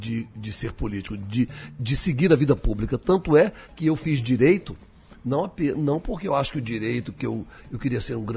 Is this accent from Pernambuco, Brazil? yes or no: no; Brasília, Federal District, Brazil; eu fui criado em Brasília, eu era criança, eu tinha 5, 6 anos de idade